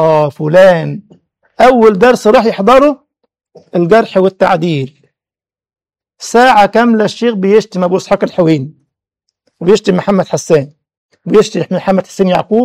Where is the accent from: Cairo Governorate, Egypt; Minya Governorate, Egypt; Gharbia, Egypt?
Cairo Governorate, Egypt; Cairo; كنت ادرس في منطقة اسمها دار السلام عندنا في القاهرة